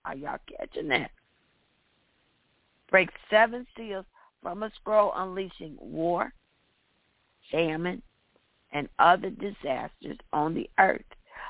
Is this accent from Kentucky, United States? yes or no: yes; Kentucky, United States; I got to take a minute of silence from my home state where I was born, just about 30-some miles from where I grew up.